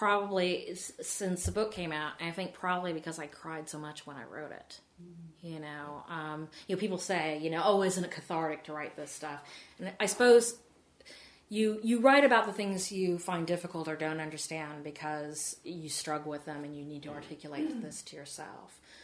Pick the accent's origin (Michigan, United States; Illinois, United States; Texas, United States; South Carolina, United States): Illinois, United States; growing up in Illinois in the 70s and 80s, where I had no gay friends that I knew of.